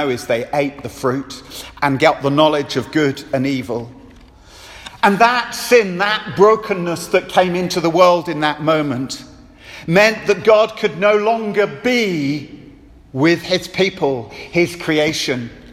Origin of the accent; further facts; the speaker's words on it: England, United Kingdom; hotter than I was used to as an Englishman